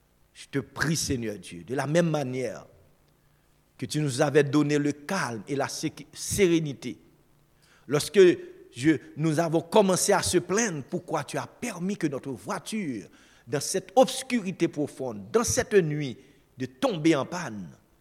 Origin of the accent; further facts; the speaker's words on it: Haiti; Chez nous en Haïti, nous pouvons être en guerre.